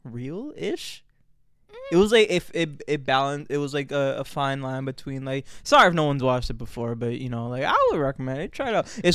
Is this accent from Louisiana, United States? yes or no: no; Orlando, Florida, United States; I'm from Orlando, Florida. I'm from OBT Sand Lake.